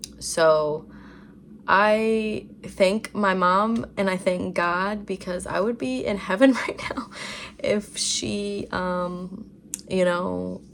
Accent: Franklin, Tennessee, United States; I am 22 years old and I am from Franklin, Tennessee.

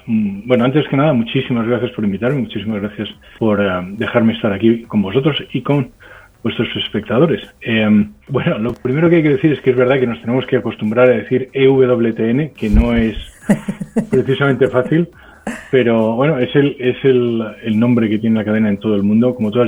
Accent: Spain; moved away; yo acabo de llegar a España prácticamente. Yo soy español, pero llevo más de 25 años fuera de España.

